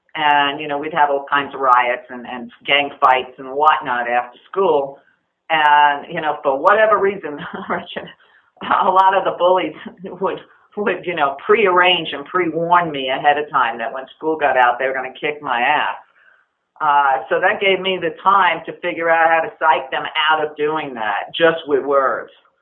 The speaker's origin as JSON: {"language": "English", "region": "New York", "country": "United States", "tie": "born or raised there", "said": "That's something I learned growing up in New York."}